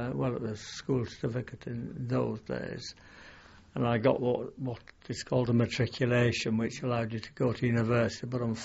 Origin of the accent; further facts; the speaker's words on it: Wigan, North West England, United Kingdom; born there; Well, I was born in Wigan, 12/9/20.